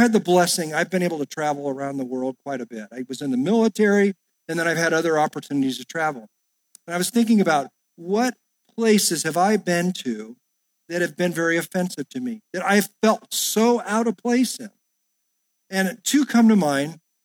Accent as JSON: {"language": "English", "country": "United States", "said": "I mean, it's like, you can't do that to me. I'm an American, right?"}